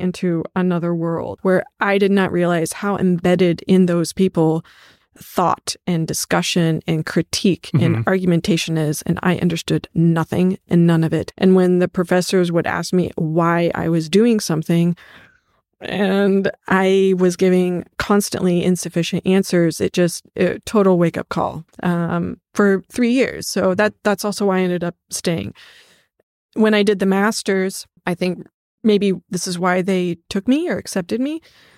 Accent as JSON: {"language": "English", "region": "Kansas", "country": "United States", "said": "oh, I'm from the Midwest and I'm from Kansas and I'm an artisan"}